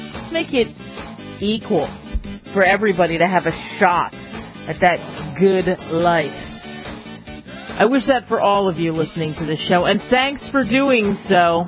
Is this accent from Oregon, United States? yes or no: no; Pennsylvania, United States; I grew up outside of Philly, and when I was a kid, there was all kinds of things happening in Philadelphia.